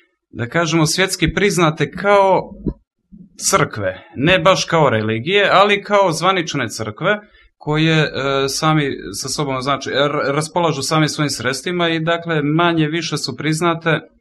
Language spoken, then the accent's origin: Serbian; Herceg Novi, Herceg Novi Municipality, Montenegro; Dolazim inače iz Herceg Novog.